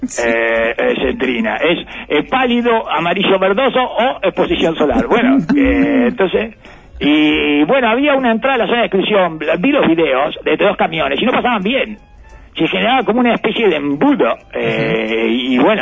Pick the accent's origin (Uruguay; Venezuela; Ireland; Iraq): Uruguay; Soy menos uruguayo, evidentemente, señor.